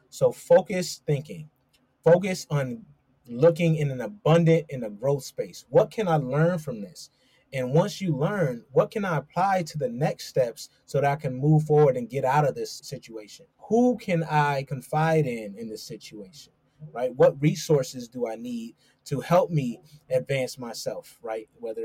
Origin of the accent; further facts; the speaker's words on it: Rochester, New York, United States; You know, I grew up in Rochester, New York. It's not the best of areas.